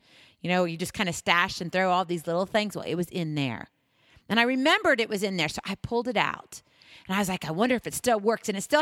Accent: Hawaii, United States; I mean, I'm from Hawaii, so flying over the ocean, no big deal.

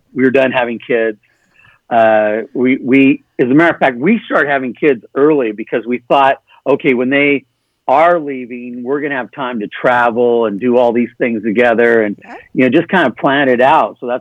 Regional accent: California, United States; moving from California to Texas, we're basically from California, and that was a huge move in itself.

